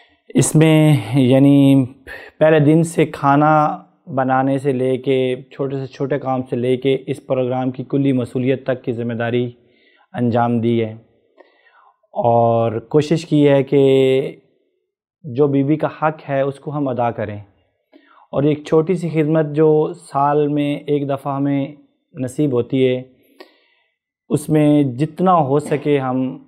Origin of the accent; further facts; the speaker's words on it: Rajoa Sadat, Punjab, Pakistan; اور میرا تعلق رجوہ سعادات سے ہے.